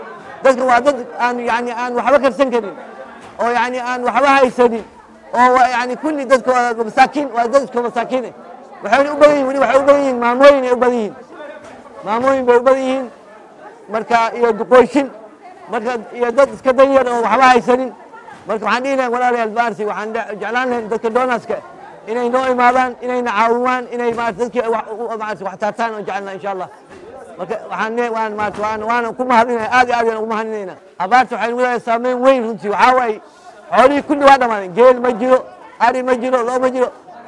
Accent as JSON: {"language": "Somali", "town": "Wajir", "region": "Wajir County", "country": "Kenya", "said": "waxaan ka imaaday Wajeer"}